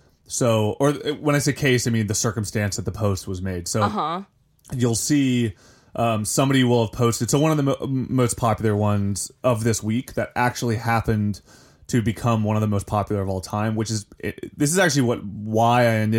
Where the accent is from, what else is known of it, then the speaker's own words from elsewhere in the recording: Ohio, United States; I'm from Ohio, dude.